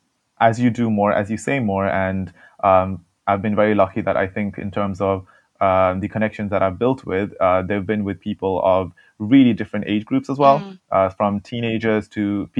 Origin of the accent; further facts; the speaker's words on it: England, United Kingdom; now in London, United Kingdom; So before that, it was always living in smaller towns and communities in the UK. And the first area that we actually moved into was Aldershot, which is now a home to a lot of Nepalese people.